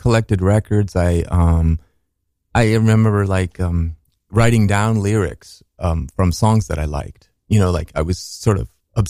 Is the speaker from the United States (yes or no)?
yes; Minneapolis, Minnesota, United States; We grew up in Minnesota and, we have, we went to Catholic church. We went to public school. My parents, were left leaning and we did I say Minneapolis? I said Minnesota, but we were in Minneapolis, and it was, I think, a good upbringing.